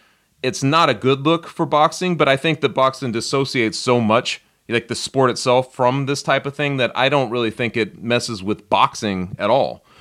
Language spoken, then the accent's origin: English; Denver, Colorado, United States; I still remember growing up in Denver, I was very young